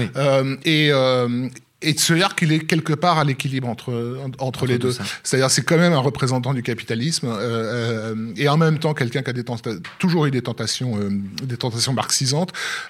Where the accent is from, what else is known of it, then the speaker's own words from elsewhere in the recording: China; qui on est aujourd'hui en tant que Chinois. Pas seulement Chinois en Chine, mais aussi chinois dans tous les channels dans, du monde entier, partout, en fait.